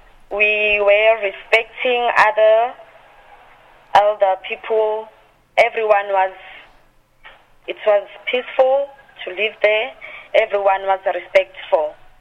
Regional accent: South Africa; I am from South Africa.

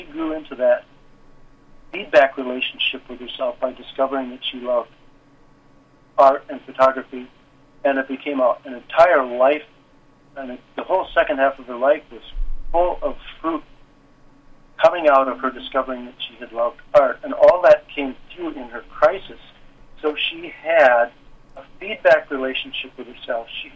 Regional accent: Madison, Wisconsin, United States; born there; I was born in 1947 in Wisconsin, in the Madison area.

